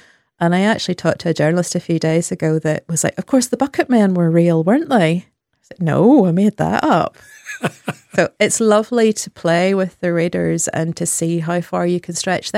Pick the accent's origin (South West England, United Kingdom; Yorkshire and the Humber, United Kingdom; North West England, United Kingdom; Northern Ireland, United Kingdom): Northern Ireland, United Kingdom; where I grew up in County Antrim, there were a lot of bachelor farmers.